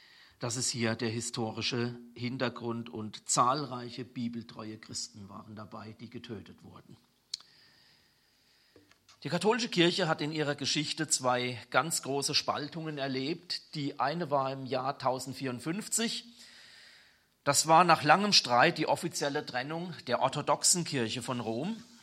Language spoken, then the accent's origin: German; Pirmasens, Rhineland-Palatinate, Germany; Ich war gestern in meiner Heimatstadt Pirmasens und bin da auch durch den Ortsteil Fehrbach gefahren.